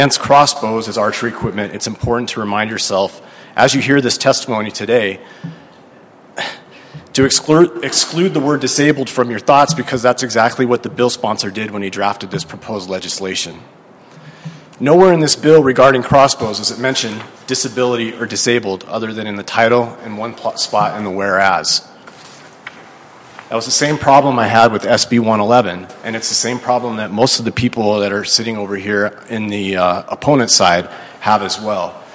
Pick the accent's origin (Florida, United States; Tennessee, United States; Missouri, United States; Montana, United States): Montana, United States; Bozeman; I'm from Bozeman, Montana. I'm a veteran, and I'm an outdoorsman.